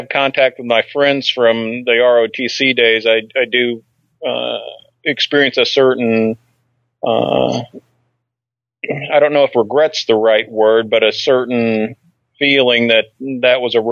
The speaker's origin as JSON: {"language": "English", "region": "Michigan", "country": "United States", "tie": "born or raised there", "said": "No, I grew up in Michigan."}